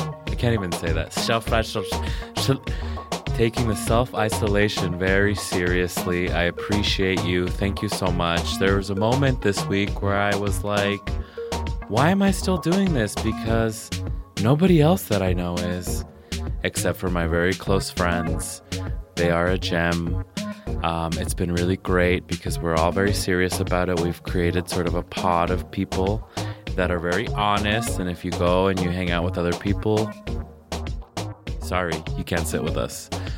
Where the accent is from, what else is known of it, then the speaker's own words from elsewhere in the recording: Las Vegas, Nevada, United States; I was born and raised in Las Vegas and... we weren't really raised to take care of the environment here.